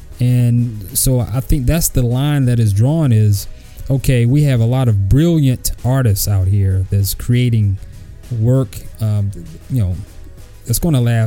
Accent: Queens, New York, United States; I'm from Queensbridge and so on and so forth.

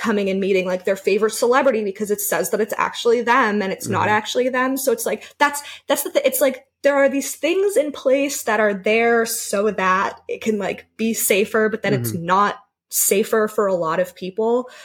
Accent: Seattle, Washington, United States; having my name and people knowing that I'm from Seattle

